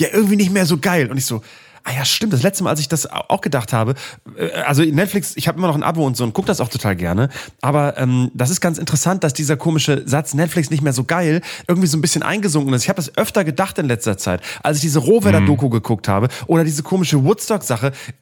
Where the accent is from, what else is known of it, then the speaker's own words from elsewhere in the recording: Bremen, Germany; in meiner Heimat in Bremen